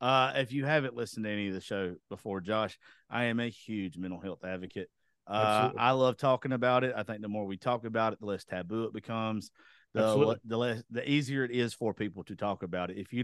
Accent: Georgia, United States; especially where I'm from, I grew up in Georgia.

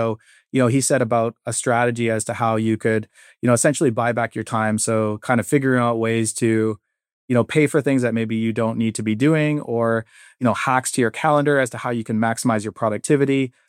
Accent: Ladner, British Columbia, Canada; Yeah, so I'm in from Ladner. I'll give a shout out to a Ladner restaurant

